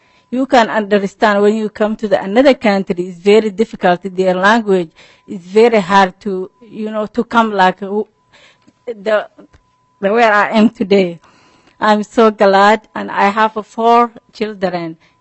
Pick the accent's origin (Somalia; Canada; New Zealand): Somalia; English is a second language; now in United States; I'm from Somalia. I come from America 2005.